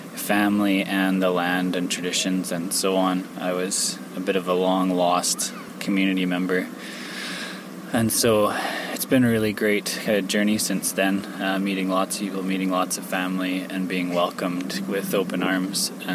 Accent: Kitimat, British Columbia, Canada; also born or lived in Vancouver; from Tsleil-Waututh, or Bonaparte Indian Band. … I was born and raised actually in Kitimat, BC.

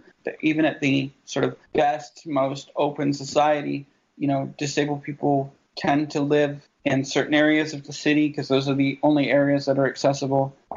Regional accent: United Kingdom; I grew up in Britain and they used to call it cradle to grave care.

